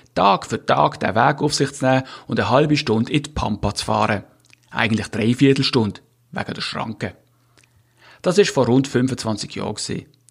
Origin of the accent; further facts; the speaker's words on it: Switzerland; now in Totenbüttel, Germany; Als Schweizer muss man hier natürlich leer schlucken, aber es stimmt.